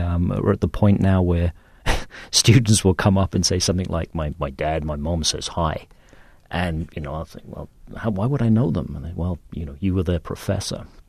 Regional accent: England, United Kingdom; now in United States; It's hard to say. I mean, we do go back from time to t

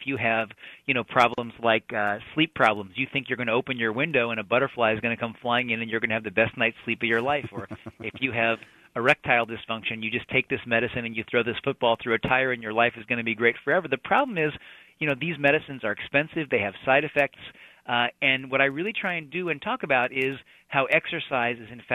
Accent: Kansas City, Missouri, United States; now in New York, United States; As you know, I'm from Kansas City originally.

